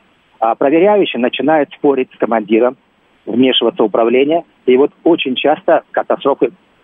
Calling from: Moscow, Russia; Здравствуйте … из Москвы.

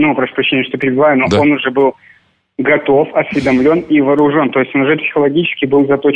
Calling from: Minsk, Belarus; Из Минска

